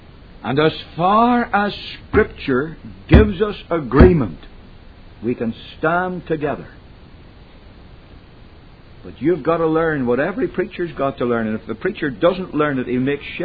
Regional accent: Northern Ireland, United Kingdom; now in United States; I'm not an American, as you've probably gathered from my accent. It's not quite pure Yankee or pure Dixie either.

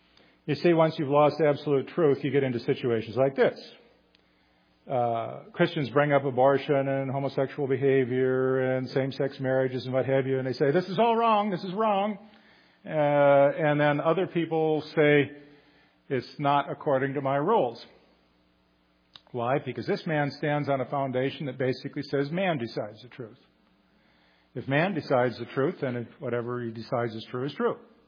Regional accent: Minnesota, United States; I'm from the Midwest, originally Minnesota, right across Wisconsin. We're kind of similar folk.

